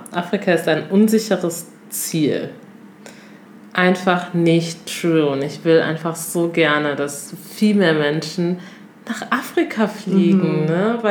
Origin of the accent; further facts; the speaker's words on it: Togo; Ich komme aus Togo, Cynthia kommt aus Kenia und ja, Togo ist halt noch ein sehr klein, oder was heißt denn noch, ist einfach ein kleines Land, klein und süß.